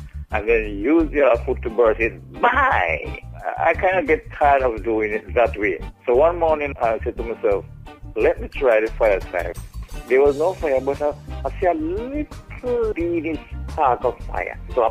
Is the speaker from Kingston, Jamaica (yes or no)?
no; Mount Ogle, Saint Andrew, Jamaica; I'm from Mount Ogle in St. Andrew, Lawrence, Labyrinth.